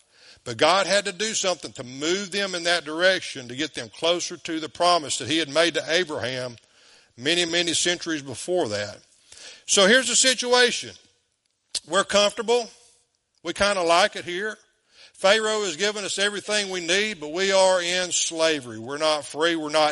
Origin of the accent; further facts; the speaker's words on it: DeQuincy, Louisiana, United States; moved away as an adult; 2020, when the Lord wanted to move me away from my hometown of DeQuincy.